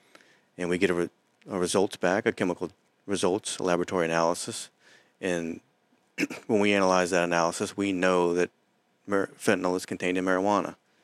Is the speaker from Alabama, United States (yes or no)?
no; Norfolk, Virginia, United States; Born and raised in Ocean View.